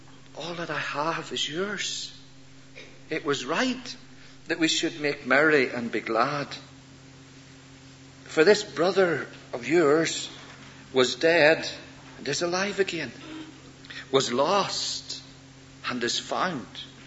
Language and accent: English; Northern Ireland, United Kingdom; I come from Northern Ireland. I'm an evangelical of the evangelicals